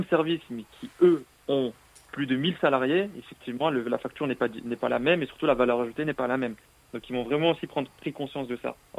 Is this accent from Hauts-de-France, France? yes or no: yes; Lille, Hauts-de-France, France; now in Marseille, France; j'ai grandi à Lille, dans le nord de la France. Et entre deux, j'ai voulu changer de ville. J'arrive à Marseille